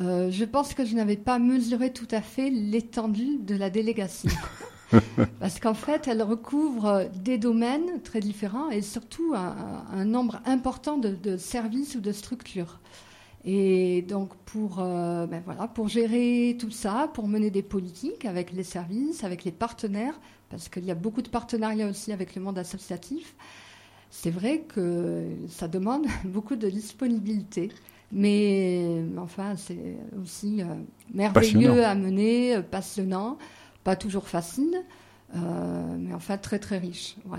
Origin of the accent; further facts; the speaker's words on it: Aix-en-Provence, Provence-Alpes-Côte d'Azur, France; je ne suis pas partie très loin, je suis partie d'Aix-en-Provence